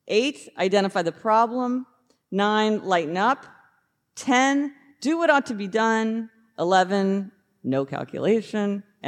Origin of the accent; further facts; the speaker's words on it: Kansas City, Missouri, United States; Yeah, because well, we're both from Kansas City, reference.